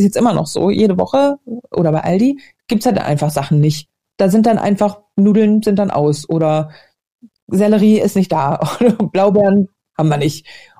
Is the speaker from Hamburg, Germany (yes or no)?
yes; Hamburg, Germany; moved away; in Hamburg, in meiner alten Heimatstadt